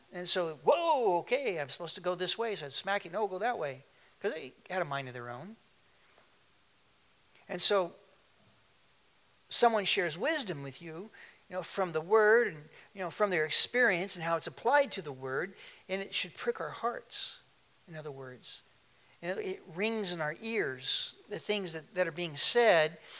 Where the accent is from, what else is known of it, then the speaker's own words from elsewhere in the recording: Tulalip, Washington, United States; When I was a kid, growing up in Tulalip, I used to be there, sit there with my grandfather